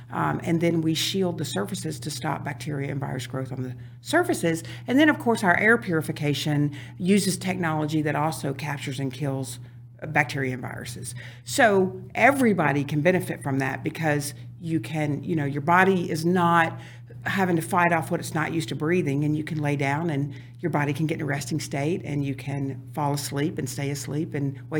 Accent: New Orleans, Louisiana, United States; Well, I'm from New Orleans. It's Fat Tuesday.

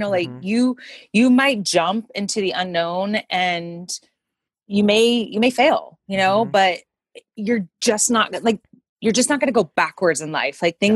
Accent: Florida, United States; he happened to be from the town that I grew up in Florida.

